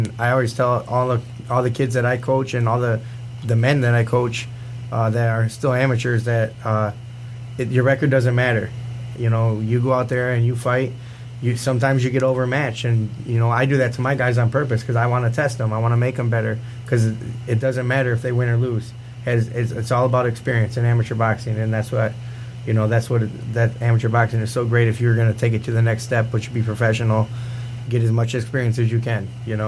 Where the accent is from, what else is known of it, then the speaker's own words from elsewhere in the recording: Toledo, Ohio, United States; I'm from Toledo originally. That's where I fought out of.